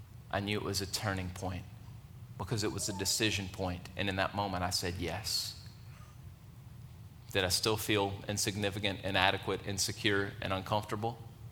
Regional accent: Jennings, United States; And I grew up in Jennings, and it's a small town.

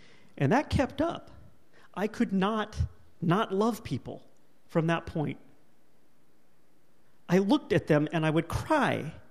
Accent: California, United States; Now, I'm from Southern California. I'm pretty familiar with sun.

